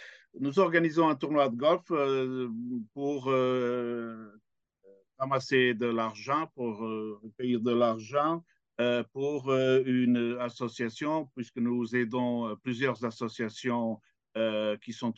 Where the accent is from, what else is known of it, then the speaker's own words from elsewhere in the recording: Portugal; French is a second language; je suis vraiment touché en tant que Portugais.